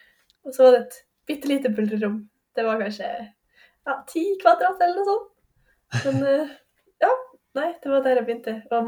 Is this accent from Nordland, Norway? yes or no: yes; Bodø, Nordland, Norway; Jeg vokste opp i Bodø, og vi hadde ikke tauhall der før jeg var 17.